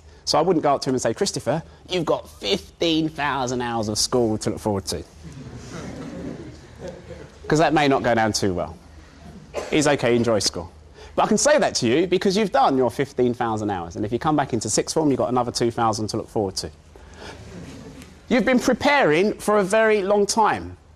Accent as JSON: {"language": "English", "region": "London", "country": "United Kingdom", "tie": "born or raised there", "said": "When I was growing up in East London, two things I wanted to do."}